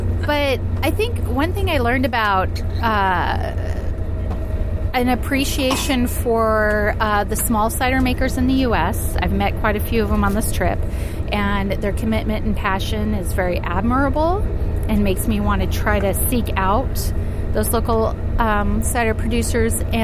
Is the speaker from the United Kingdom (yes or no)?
no; Jupiter, Florida, United States; Well, I am from Jupiter, Florida.